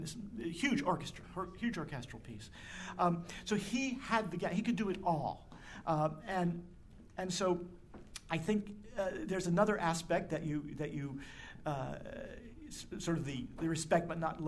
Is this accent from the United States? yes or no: yes; New Jersey, United States; moved away as an adult; now in Vermont, United States; 30-some years ago I came here to Vermont from New Jersey and Joyce Kilmer was from there. And I can't hear that poem without imagining it in the kind of accent that I used to have.